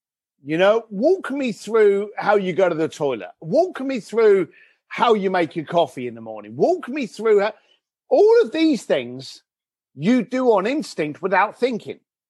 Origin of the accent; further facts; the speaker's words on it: London, United Kingdom; Now, I'm a bricklayer from East London.